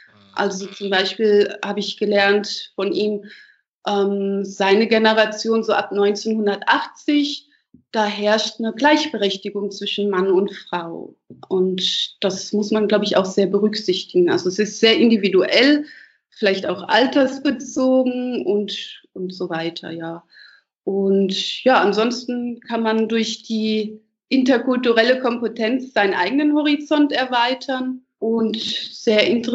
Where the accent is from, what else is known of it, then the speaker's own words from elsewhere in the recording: Germany; Da habe ich ja gesagt, also wir kommen aus Deutschland und Deutschland ist generell ein maskulin geprägtes Land.